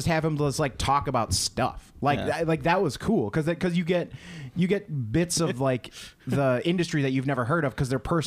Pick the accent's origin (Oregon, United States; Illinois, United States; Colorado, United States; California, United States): Illinois, United States; Chicago; But I mean, I grew up mostly in Chicago when I was young, and then I didn't come to the suburbs until elementary school.